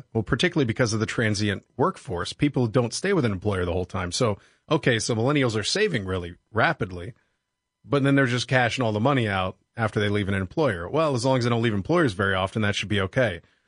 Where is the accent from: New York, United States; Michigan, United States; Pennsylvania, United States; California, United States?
Pennsylvania, United States; Pittsburgh; I grew up in Pittsburgh, Pennsylvania.